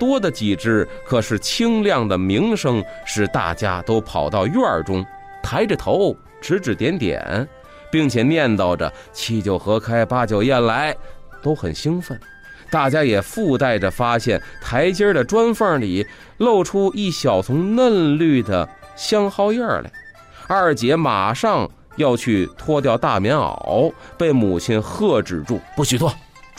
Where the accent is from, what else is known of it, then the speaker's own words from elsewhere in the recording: Beijing, China; 以我这几十年生在北京、长在北京这份感情来说，我觉得它的人情味儿，或者说它那份厚重是吸引人的